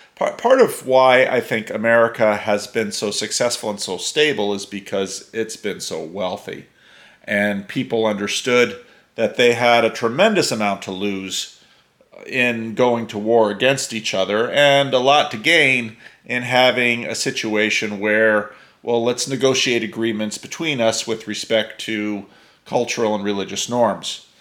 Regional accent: New Jersey, United States; moved away; I realized that in my lifetime growing up in the East Coast

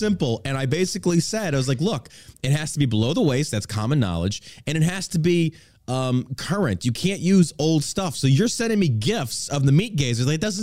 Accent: the South, United States; I'm from the South and I know this.

